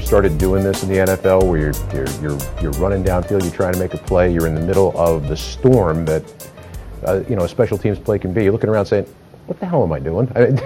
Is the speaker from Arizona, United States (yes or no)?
no; New Jersey, United States; also born or lived in Northeast; I'm born and raised in New Jersey, lived my entire life in the Northeast.